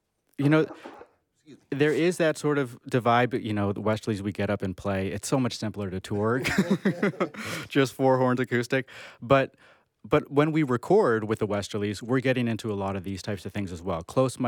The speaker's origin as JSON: {"language": "English", "town": "Seattle", "region": "Washington", "country": "United States", "tie": "born or raised there", "said": "The community I grew up with in Seattle so strong"}